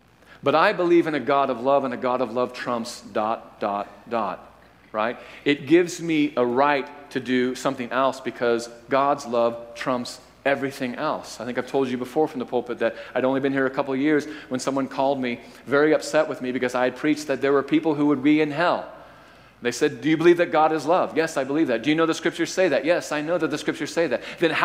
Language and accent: English; Midwest, United States; born there; Look, I'm as white as the day is long. You know that. I was born in the Midwest.